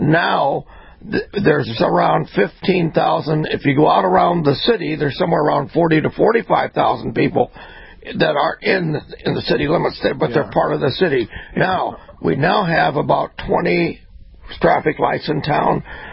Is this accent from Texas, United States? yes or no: no; Bemidji, Minnesota, United States; I was born and raised here in Bemidji, graduated from Bemidji High School in 1949.